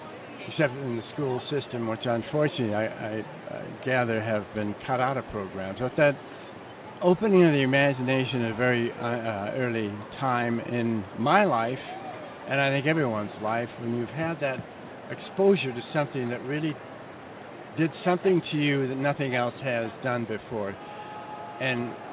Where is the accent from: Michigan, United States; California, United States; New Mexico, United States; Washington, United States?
Michigan, United States; Detroit; born or raised there